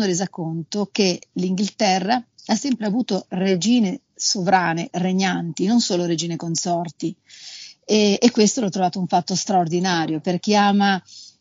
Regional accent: Liguria, Italy; io sono ligure

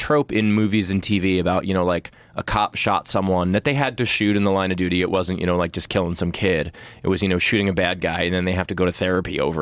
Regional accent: Queens, New York, United States; So I grew up in Queens, New York, and I was a big fan of old school hip hop.

